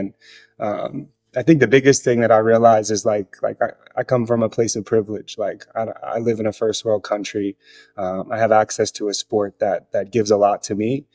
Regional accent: New York, United States; Yeah, I mean I'm from New York, so just like gift of gab, always wanting to talk to people, run my mouth

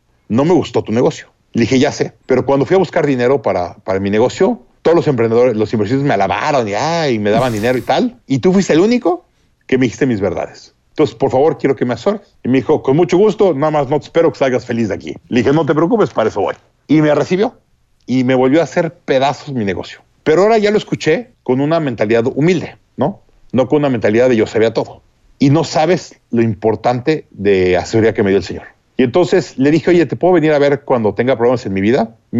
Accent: Mexico; si quieres que el mercado lo dominemos mexicanos

